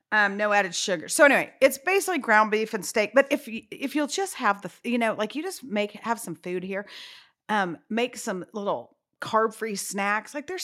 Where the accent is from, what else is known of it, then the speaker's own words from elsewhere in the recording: United States; And so me, because I'm so American and we think everything's so centric around us